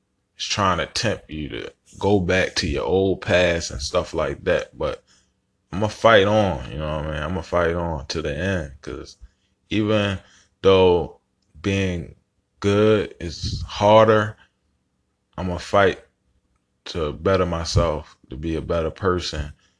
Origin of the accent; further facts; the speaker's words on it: Baltimore, Maryland, United States; So I'm from Baltimore City. I've been in the streets and stuff like that.